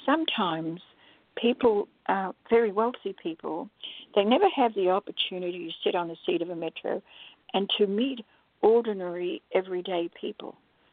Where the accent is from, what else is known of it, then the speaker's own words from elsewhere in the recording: Australia; now in United States; I'm Australian, and in Australia, voting is compulsory.